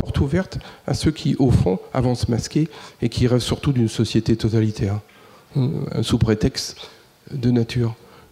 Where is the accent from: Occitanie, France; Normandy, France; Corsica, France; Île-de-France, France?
Île-de-France, France; quand j'étais petit, j'habitais en Brie, et il y avait une ferme à côté de chez moi